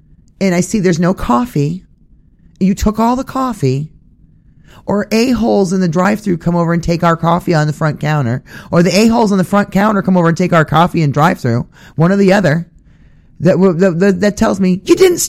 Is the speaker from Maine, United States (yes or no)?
yes; Maine, United States; See, I'm from Northern Maine